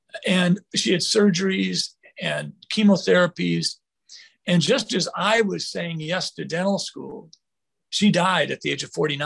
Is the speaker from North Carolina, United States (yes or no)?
no; Sleepy Eye, Minnesota, United States; I've been a Minnesotan for my entire life, growing up in Sleepy Eye from 0 to 18.